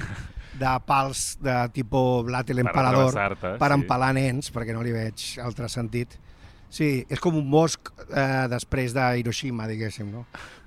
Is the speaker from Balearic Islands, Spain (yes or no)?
no; Barcelona, Catalonia, Spain; jo m'he criat aquí al costat, al carrer Escòcia